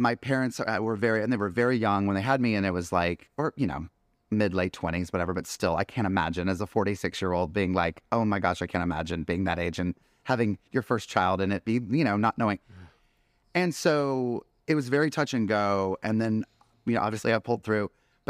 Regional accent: North Carolina, United States; growing up in North Carolina, where, I grew up in a small town that I sort of say, like, it's, I've said before, it's like Burbank with barbecue.

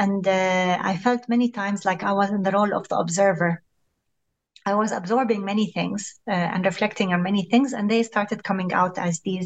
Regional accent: Beirut, Lebanon; also born or lived in Cyprus; I was born outside Israel. My parents are from a village in the Galilee called Fasuta, a small village. In 1970, my father was exiled from Israel due to his political activism and work. We ended up living in Beirut and then in Cyprus

